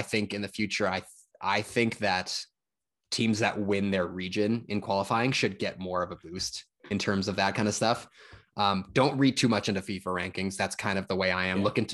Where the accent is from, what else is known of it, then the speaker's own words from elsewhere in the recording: Canada; as a Canadian fan